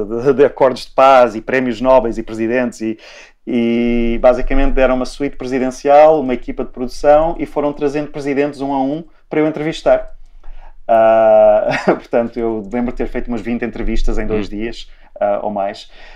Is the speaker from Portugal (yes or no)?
yes; Lisbon, Portugal; also born or lived in Trás-os-Montes / Cape Verde; now in Canada; Eu nasci e cresci em Lisboa, passei muito tempo em Trás-os-Montes, de onde a minha mãe vem, passei algum tempo em Cabo Verde, de onde vem o meu pai, e depois, nos últimos 25 anos, vivi numa dúzia de sítios diferentes em 4 continentes.